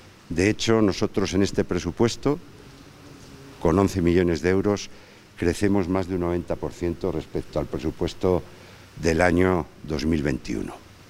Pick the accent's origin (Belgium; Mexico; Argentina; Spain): Spain; Zamora, Castile and León; Estamos acabando el año y yo quería acabarlo en mi tierra. Quería acabarlo en Zamora